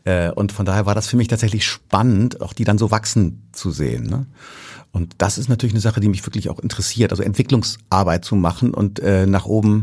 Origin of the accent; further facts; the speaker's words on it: Hamburg, Germany; ich war ja ein Prolet, ich kam ja aus, also meine Eltern lebten in Bahrenfeld und da mein Vater in Othmarschen der Organist war, bin ich auch in Othmarschen zur Schule gegangen